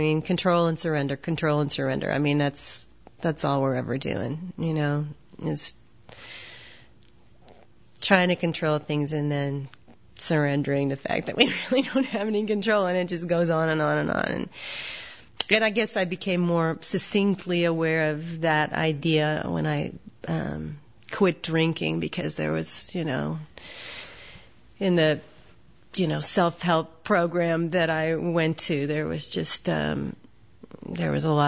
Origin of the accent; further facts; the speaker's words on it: South Dakota, United States; And it kind of sums up an aspect of my growing up in South Dakota, you know, and the kind of isolation you feel as sort of literally in a place like